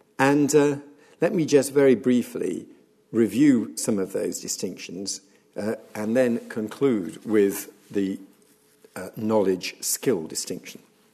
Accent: Birmingham, West Midlands, United Kingdom; I come from Birmingham. My father was a student at the University of Birmingham.

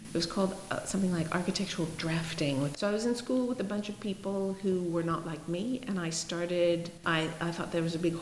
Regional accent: Los Angeles, California, United States; But not in my hometown, because I wanted to get away from the entertainment industry. It was kind of gross. And I lasted there 2 years, not as long. I thought it would be the perfect respite from LA.

